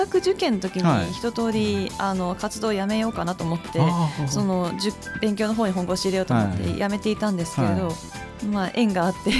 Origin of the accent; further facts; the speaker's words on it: Tokyo, Japan; born or raised there; also born or lived in Ehime